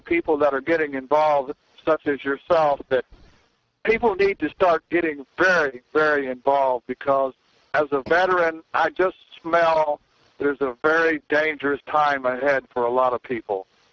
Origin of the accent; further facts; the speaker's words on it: Pflugerville, Texas, United States; also born or lived in Canada; I lived up in Canada until 2000, almost 25 years. I'm from Pflugerville.